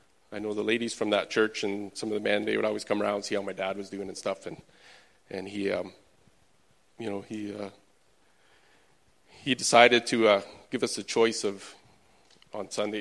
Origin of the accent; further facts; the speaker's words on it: Kelowna, British Columbia, Canada; So I was born and raised in Kelowna, BC. Grew up in, we had a cattle ranch. It was a small cattle ranch, about 100 head. I was the youngest of 8 kids.